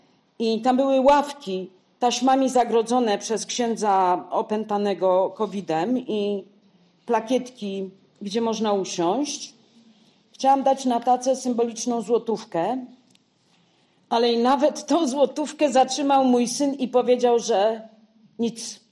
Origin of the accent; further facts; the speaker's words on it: Lesser Poland, Poland; U mnie na Podhalu, na moim Podhalu, Szaflary, Poronin, Czarny Dunajec, Biały Dunajec i coś jeszcze.